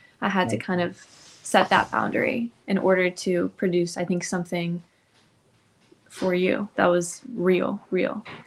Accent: Louisville, Kentucky, United States; I'm from Louisville, Kentucky

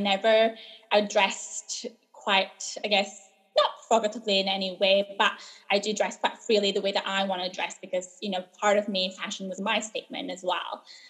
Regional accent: Malaysia; So growing up in Malaysia

